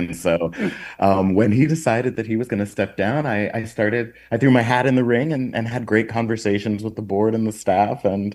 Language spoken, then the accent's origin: English; Stuttgart, Baden-Württemberg, Germany; also born or lived in Wiesbaden / South Florida; I was born in Wiesbaden, and then my mother moved down to southern Germany, and so lived in both Stuttgart and then with my dad at moments in South Florida. So, yeah, from a lot of places.